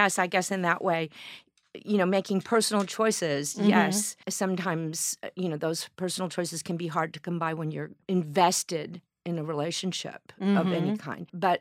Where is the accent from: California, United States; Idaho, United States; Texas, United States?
Texas, United States; Fort Worth; Well, what had happened was I grew up in Fort Worth, Texas.